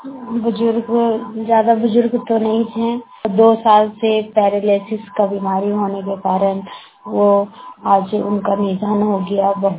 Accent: Barkagaon, Jharkhand, India; प्रखंड बड़का गांव की रहने वाली हूँ।

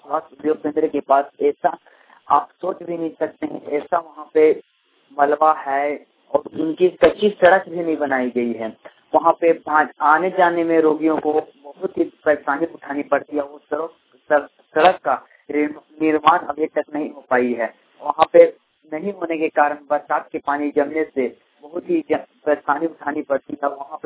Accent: Jharkhand, India; मैं लातेहार जिला से हूँ

